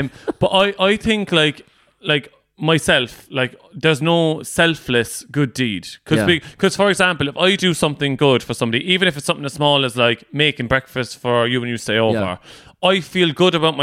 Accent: Ireland; Yeah, it's like the community aspect of like being Irish. Like even if you're Irish abroad, for example, like you mightn't even know someone that well, but like you help each other out.

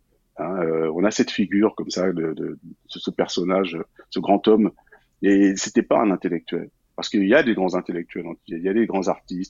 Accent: France; born there; mon sentiment personnel en tant que Guadeloupéen né en France hexagonale

